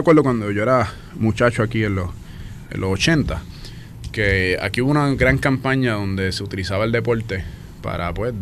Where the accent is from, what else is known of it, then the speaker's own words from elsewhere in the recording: Puerto Rico; Veo como puertorriqueño la situación en la cual estamos